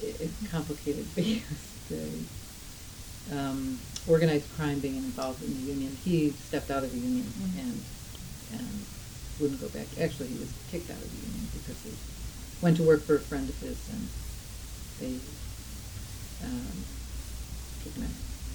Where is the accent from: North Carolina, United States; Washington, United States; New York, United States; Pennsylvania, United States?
New York, United States; Buffalo; born there; I was born in Buffalo, New York in 1953, and my father was a carpenter and also a cement worker